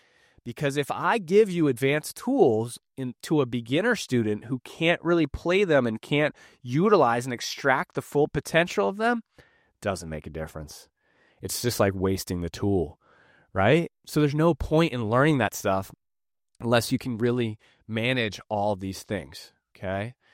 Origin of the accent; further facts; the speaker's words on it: Boston, Massachusetts, United States; I got thick skin. I'm from Boston.